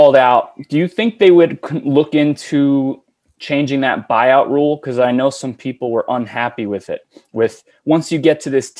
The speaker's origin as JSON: {"language": "English", "town": "New York City", "region": "New York", "country": "United States", "tie": "born or raised there", "said": "Like, I grew up in New York City, and I don't know anyone who's a Nets fan other than the Northern New Jerseyers."}